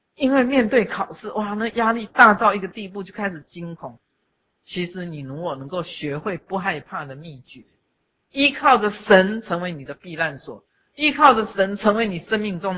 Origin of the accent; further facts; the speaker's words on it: China; 所以我们中国人有句话说，祸不单行